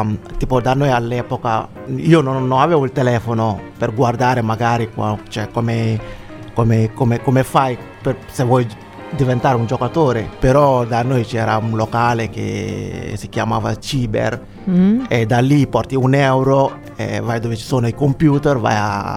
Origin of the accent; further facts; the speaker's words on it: Dakar, Senegal; sono un ragazzo senegalese che vengo dal Senegal